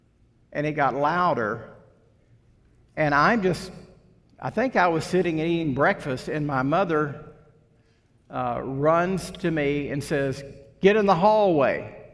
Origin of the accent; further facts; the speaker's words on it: Longview, Texas, United States; when I was a little boy growing up in Longview, Texas